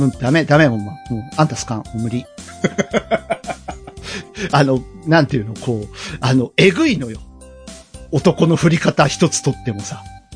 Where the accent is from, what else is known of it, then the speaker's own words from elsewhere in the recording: Kyushu, Japan; もうマジ博多っ子って僕ダメなんですよね。九州出身なのにね。